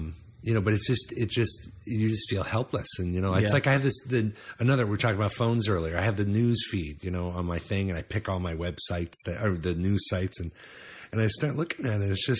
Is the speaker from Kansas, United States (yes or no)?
no; New Hampshire, United States; I grew up in New Hampshire